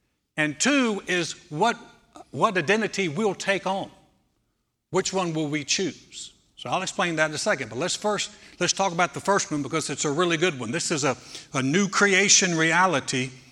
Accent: North Carolina, United States; moved away; Honestly, I came from North Carolina. I've never seen a state that's more proud of being a state than Texas, ever.

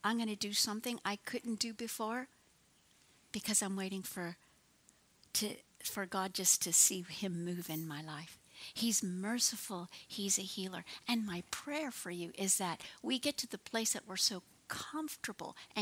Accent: Miami, Florida, United States; I grew up in Miami, Florida, so we'd go there.

